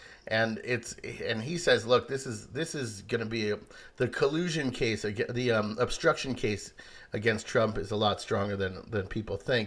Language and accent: English; New York, United States; you know, I'm a New Yorker, and I've known this guy as a corrupt, mobbed-up kind of ripoff artist since forever.